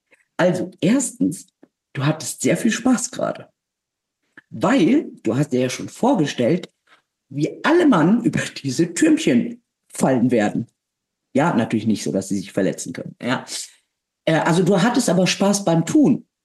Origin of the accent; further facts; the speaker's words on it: Poland; Also, ja, das ist eindeutig, ich komme aus Polen, ich kann Wetter machen.